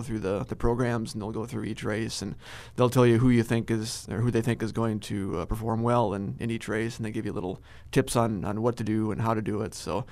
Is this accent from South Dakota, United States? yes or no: yes; Lake Norton, South Dakota, United States; I grew up in Lake Norton, which is, you know, just south of Watertown, not too far from Aberdeen, just a couple of hours.